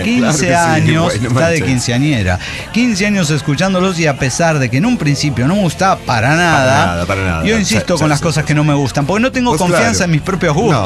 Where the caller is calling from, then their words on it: Morelia, Michoacán, Mexico; de Morelia, Michoacán.